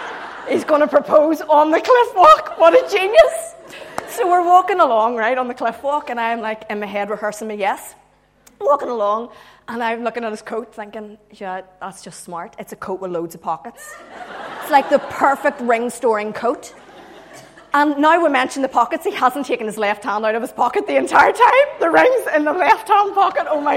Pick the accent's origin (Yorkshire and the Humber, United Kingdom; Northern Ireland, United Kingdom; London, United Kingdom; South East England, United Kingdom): Northern Ireland, United Kingdom; Portadown; I am married to Drew. I have two little boys, Caden and Eli. And I'm just from Portadown, just down the road